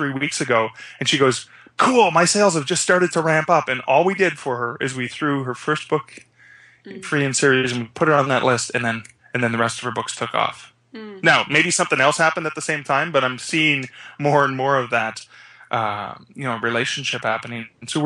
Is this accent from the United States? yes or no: no; Canada; I personally, as a writer, as a Canadian, I'm really, really frustrated